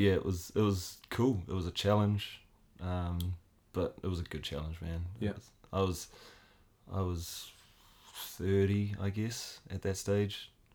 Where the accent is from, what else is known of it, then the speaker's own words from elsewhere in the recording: Cambridge, Waikato, New Zealand; Yeah, I'm from Cambridge originally, yeah.